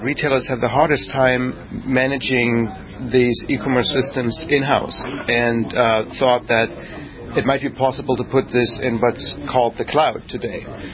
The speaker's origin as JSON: {"language": "English", "region": "East Germany", "country": "Germany", "tie": "born or raised there", "said": "Okay. I grew up in East Germany."}